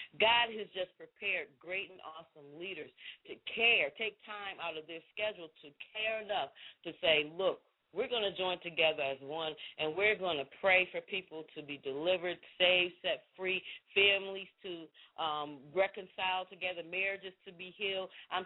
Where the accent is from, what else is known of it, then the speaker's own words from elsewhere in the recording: Connecticut, United States; I'm originally from Connecticut, and so I have family that's up there in Connecticut and friends and my former church home where I grew up at is up there in the New England area.